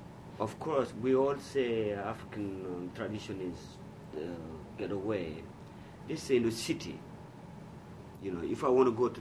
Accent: Mali; Well, I'm from Mali

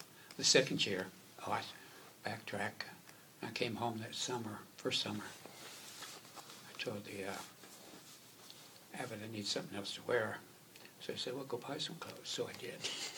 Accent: New Jersey, United States; also born or lived in Maryland; I had come from Jersey, and I had not left it. Now I came from Maryland, didn't I?

